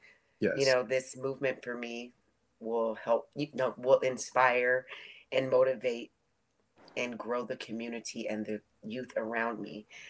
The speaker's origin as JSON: {"language": "English", "town": "Oakland", "region": "California", "country": "United States", "tie": "born or raised there", "said": "this movement is built around my growing up in Oakland and in my grandmother's house"}